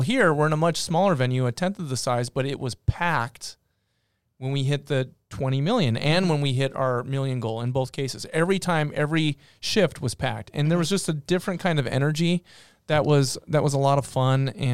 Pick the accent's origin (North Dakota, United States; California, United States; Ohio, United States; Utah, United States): North Dakota, United States; The town I grew up in was only 1,000 people. It's 50 times the size of the town that I grew up in North Dakota.